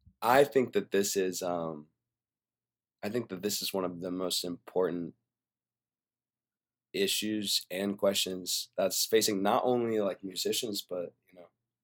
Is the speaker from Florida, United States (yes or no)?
yes; Florida, United States; So I'm originally from Florida. Okay. I moved out here, obviously.